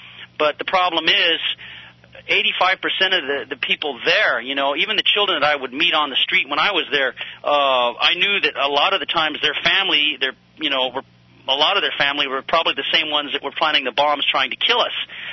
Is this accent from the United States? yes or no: yes; Phoenix, Arizona, United States; Yeah, I'm from the Phoenix area. I was born here in Phoenix